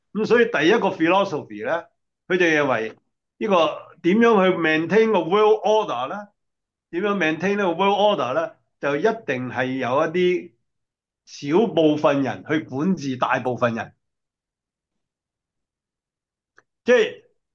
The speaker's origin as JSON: {"language": "Cantonese", "country": "China", "said": "好似我哋中国人咧就话，君要臣死，臣不死咧就视为不忠"}